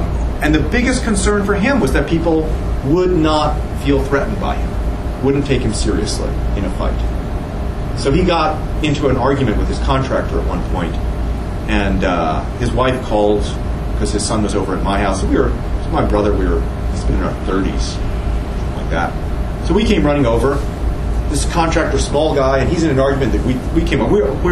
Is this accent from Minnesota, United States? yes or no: no; Georgia, United States; I'm from Georgia. It's a requirement.